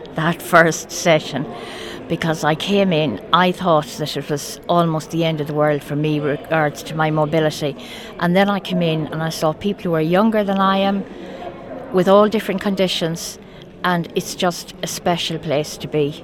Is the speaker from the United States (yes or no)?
no; Drumcliffe, Connacht, Ireland; I am 72 years of age. I'm originally from Drumcliffe, so few may know me, and I've been living in Sligo for the last number of years.